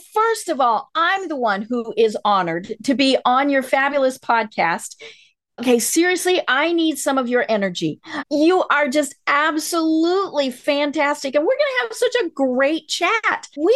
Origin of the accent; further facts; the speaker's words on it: Colorado, United States; I grew up in Colorado, in the mountains of Colorado.